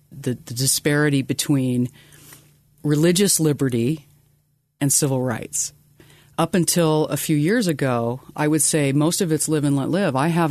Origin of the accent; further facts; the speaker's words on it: California, United States; I came from California. When I first moved here, it was illegal for my wife and I to have sex in this state.